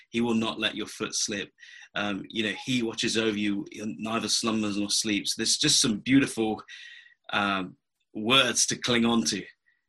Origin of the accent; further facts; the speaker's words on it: England, United Kingdom; now in California, United States; Well, I come from England. Some people think I come from Australia, and I live in California.